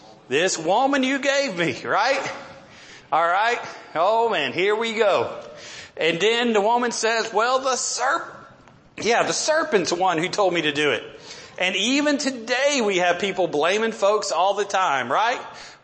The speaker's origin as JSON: {"language": "English", "town": "Odessa", "region": "Texas", "country": "United States", "tie": "born or raised there", "said": "I was a city boy growing up. I grew up in Odessa, Texas"}